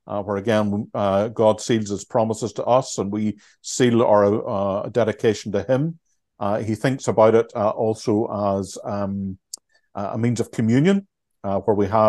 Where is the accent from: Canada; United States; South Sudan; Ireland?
Ireland; sometimes as Irish Baptists, we can get a little weary of that.